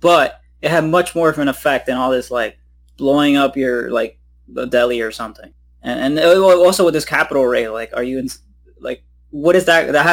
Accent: Brooklyn, New York, United States; Oh, no, I'm not from, I'm from Brooklyn.

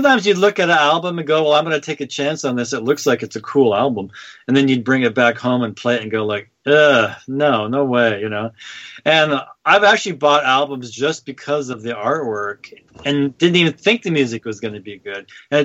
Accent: Seattle, Washington, United States; moved away as an adult; now in Los Angeles, United States; I moved to L.A. when I was about 20. And I'm from Seattle, and they really didn't have a lot of used record stores in those days.

